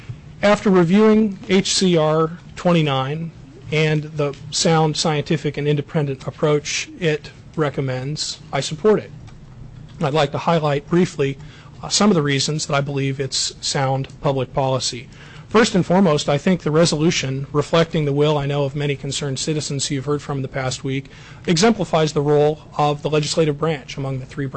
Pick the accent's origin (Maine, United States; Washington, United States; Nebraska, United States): Washington, United States; Bellingham; now in Alaska, United States; I moved here in 2004 from Bellingham, Washington, and I am a fourth-generation native of Washington State.